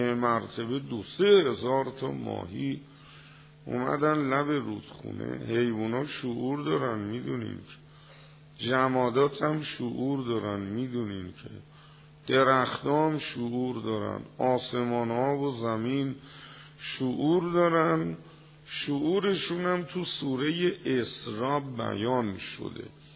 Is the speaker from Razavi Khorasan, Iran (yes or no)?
no; Tehran, Tehran Province, Iran; کجایی هستی؟ گفتم تهرون.